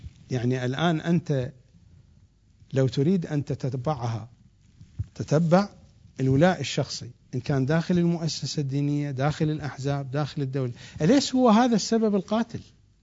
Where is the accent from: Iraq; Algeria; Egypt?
Iraq; accent: Iraqi; يسرقك، يبوقك، بلهجتنا العراقية يبوقك، حرامي يبوقك